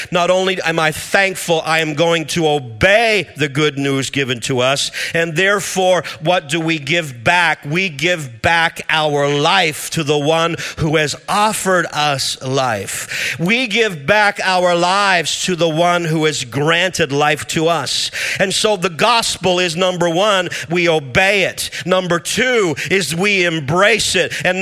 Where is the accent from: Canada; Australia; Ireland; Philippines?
Canada; accent: Canadian; I hope my Canadian accent's not too difficult to understand.